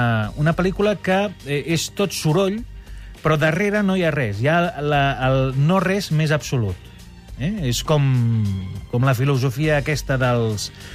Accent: Catalonia, Spain; perquè sóc català i, per tant, garrepa

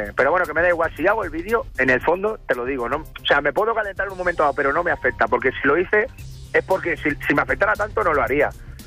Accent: Barcelona, Catalonia, Spain; Sí, yo soy catalán, soy de, ya lo digo en el vídeo, soy catalán, de padres de fuera, pero soy catalán, nacido en Barcelona, en San Juan de Dios y de toda la vida de aquí. Lo que pasa que me he tirado tiempo fuera de Cataluña por trabajo y llevo otra vez aquí 4 años.

